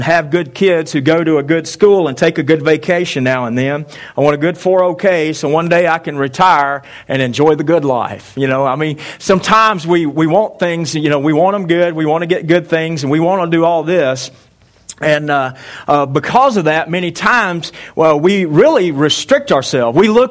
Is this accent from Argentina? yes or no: no; United States; But I tell you what I've really just always been proud of as an American is the fact that whenever freedom calls for a defender, we answer the call. And I love my country.